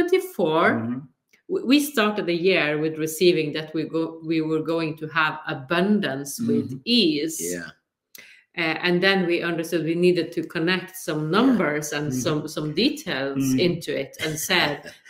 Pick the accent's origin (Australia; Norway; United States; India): Norway; English is a second language; You know, I'm from Norway, so I don't have all the words in English.